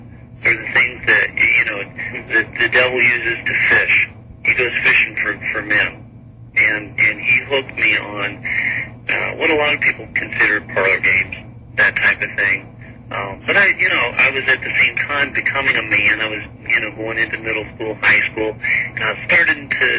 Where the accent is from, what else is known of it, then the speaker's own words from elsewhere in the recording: Midwest, United States; town, and small town USA Midwest, you know, you'll find that a lot of teenagers are just bored. And my hometown was infamous for, you know, beer parties out in the cow pasture